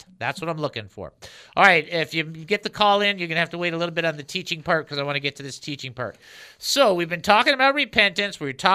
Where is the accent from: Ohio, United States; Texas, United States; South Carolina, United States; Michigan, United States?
Michigan, United States; Detroit; Well, I'm from Detroit, so there's no hope for me.